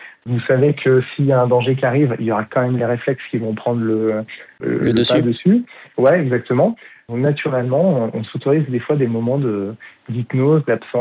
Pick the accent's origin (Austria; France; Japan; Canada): France; Aix-les-Bains, Auvergne-Rhône-Alpes; now in Paris, France; donc moi je suis originaire d'Aix-les-Bains et je suis monté à Paris pour faire un conservatoire, pour progresser